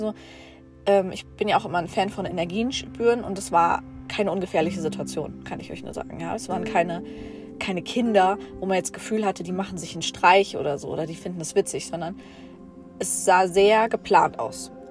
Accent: Germany; Ich komme aus Deutschland und sie so, ja, was ist die Frage?

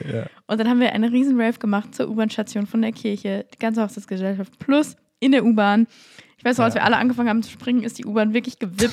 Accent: Munich, Bavaria, Germany; Das war voll das Naturerlebnis für mich als Münchner Stadtkind.

